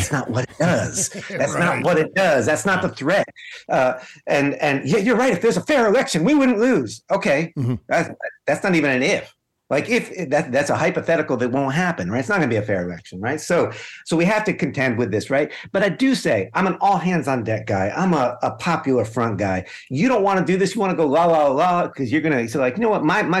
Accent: New York, United States; I was given a reading in my hometown. I was connecting New York, upstate New York, a little blue dot, but a mostly kind of red area.

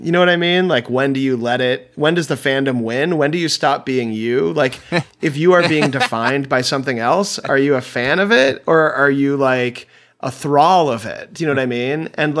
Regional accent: Chicago, Illinois, United States; also born or lived in Michigan; I grew up in Chicago, but there was we spent a lot of time in Michigan as well

